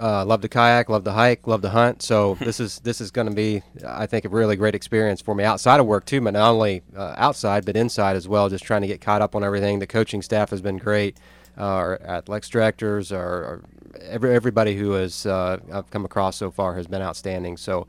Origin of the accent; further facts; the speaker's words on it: Ohio, United States; also born or lived in Mississippi; Well, I'm from Ohio originally, grew up there, and then lived in Mississippi for 6 years and worked at an NAIA school